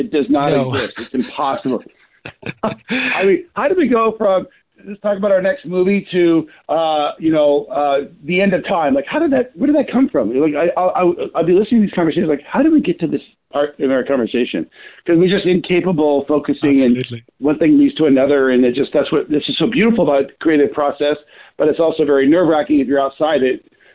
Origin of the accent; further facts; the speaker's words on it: California, United States; I just love sunsets, being a Californian. So we see a lot of beach sunsets all the time.